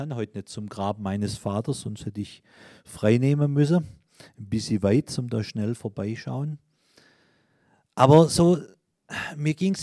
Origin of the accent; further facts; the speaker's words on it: Baden-Württemberg, Germany; in meinem Heimatdorf war es nicht so, aber aus Erzählungen in anderen Orten auf der Schwäbischen Alb